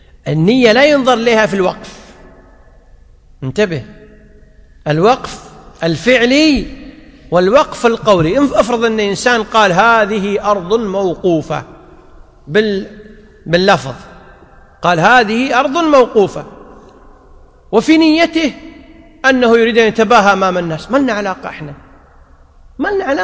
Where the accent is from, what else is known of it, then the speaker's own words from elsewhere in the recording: Kuwait; وفي بعض الأعراف مثل عندنا في الكويت أن مجرد وضع الطعام ليس دليلا على الإباحة